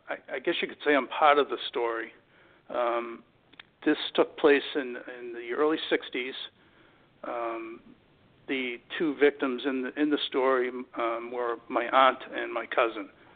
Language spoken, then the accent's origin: English; Massachusetts, United States; I live in the Boston area in a little suburban town about 30 minutes north of the city. I grew up in Massachusetts entirely.